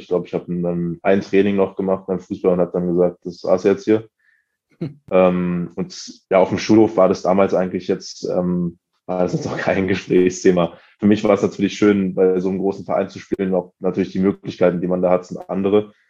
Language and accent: German; Berlin, Germany; Ich bin in Wilhelmsruh aufgewachsen, das ist in Pankow, aber so ein bisschen weiter draußen gelegen, würde ich sagen. Also es ist jetzt nicht in der Nähe von Prenzlauer Berg oder so hier, sondern ein bisschen mehr nördlich.